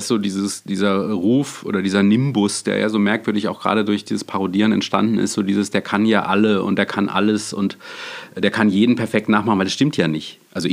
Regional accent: Freiburg, Baden-Württemberg, Germany; also ich komme ja aus dem Schwarzwald, also Freiburg

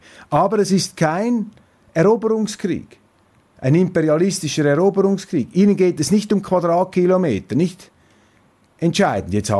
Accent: Switzerland; Es ist nicht an mir als Schweizer, diese Wahrnehmung zu qualifizieren.

